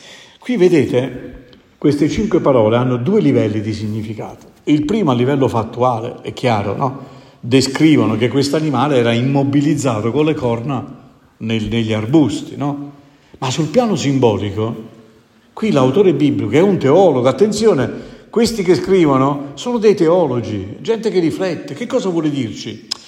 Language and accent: Italian; Naples, Campania, Italy; sapete, io vengo da Napoli